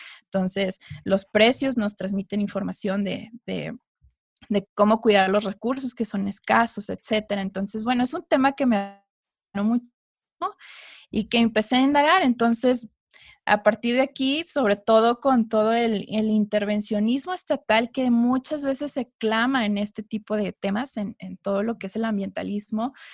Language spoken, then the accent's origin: Spanish; Coahuila, Mexico; soy economista, soy originaria de Coahuila